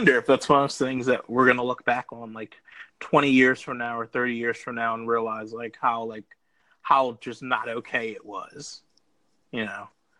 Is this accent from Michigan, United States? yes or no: no; Pennsylvania, United States; oh, I'm from Pennsylvania. And people are like, oh, my cousin's from Pennsylvania. Do you know him?